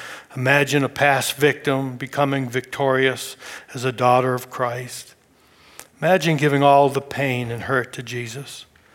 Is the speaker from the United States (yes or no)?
yes; Maine, United States; born there; I want everybody to know I was born in Maine.